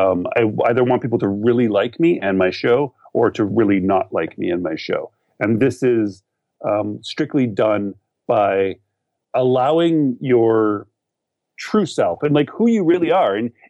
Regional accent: Canada; me being that Canadian from up in the north in the snow.

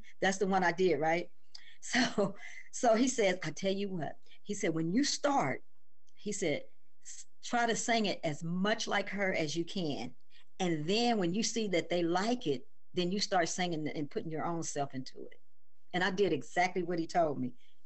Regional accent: Dayton, Ohio, United States; I just went there to see her because I'm from Dayton.

